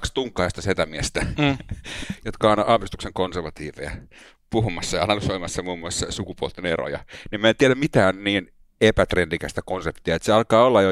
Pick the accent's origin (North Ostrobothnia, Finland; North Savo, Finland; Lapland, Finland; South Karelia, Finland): North Ostrobothnia, Finland; Oulu; now in Helsinki, Finland; Mä oon helsinkiläinen toimittaja, 27 vuotta Helsingissä ja Oulusta alun perin kotosi.